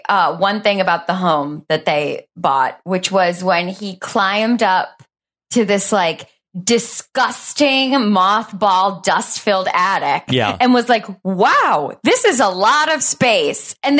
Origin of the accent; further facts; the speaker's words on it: Michigan, United States; Like, I grew up in Michigan. And so, like, up north living was very common.